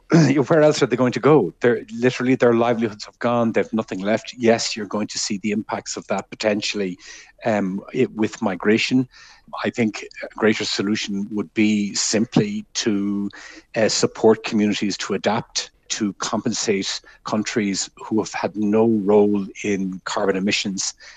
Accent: Dublin, Leinster, Ireland; I'm from Dublin. I grew up in Dublin. I love Dublin. I love Ireland.

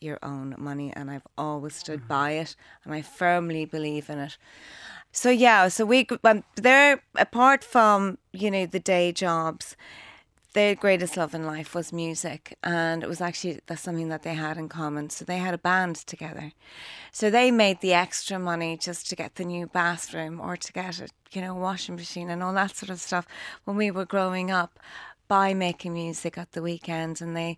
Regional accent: Dundalk, Leinster, Ireland; we grew up in Dundalk. Mum and dad are both from Dundalk. Their family heritage would be Tyrone and Donegal.

